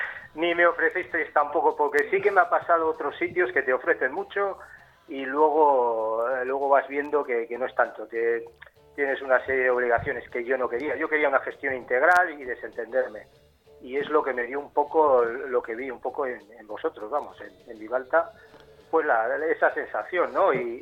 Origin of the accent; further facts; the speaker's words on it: Bilbao, Basque Country, Spain; No, yo somos de Bilbao, venimos de Bilbao.